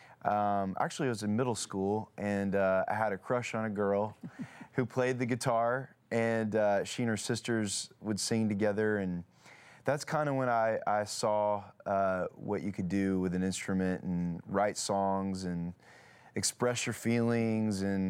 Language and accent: English; Nashville, Tennessee, United States; I grew up in Nashville. My mom is a hairdresser. My dad is a retired police officer. So it's not like I come from a music family, but I just happened to be born in Music City.